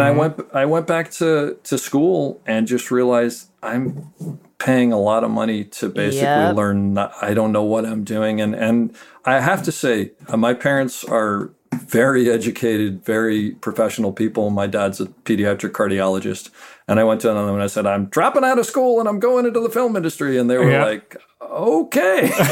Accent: Connecticut, United States; And I knew, I grew up in Connecticut. It's like, you know, burgeoning film community there.

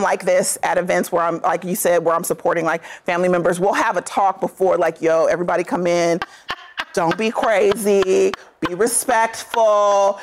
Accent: California, United States; You guys know I'm from Northern California, so I did a lot of rafting growing up.

